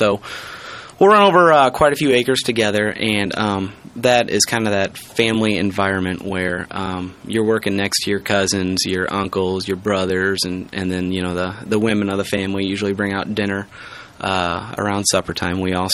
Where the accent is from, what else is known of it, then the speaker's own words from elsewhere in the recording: Morton, United States; Yeah, I was born and raised in Morton. Grown up on a family farm. I'll be the fifth generation family farmer to run this operation, my brother and I. Our roots are in Morton.